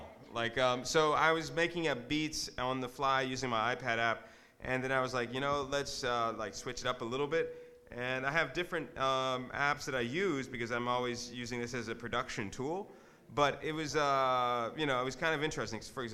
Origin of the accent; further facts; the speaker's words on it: New York, United States; from New York.